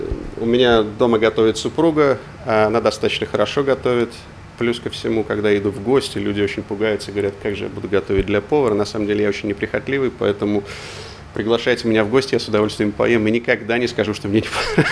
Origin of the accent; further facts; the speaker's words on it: Leningrad, Saint Petersburg, Russia; moved away as an adult; now in Australia; Я родился и вырос в Ленинграде.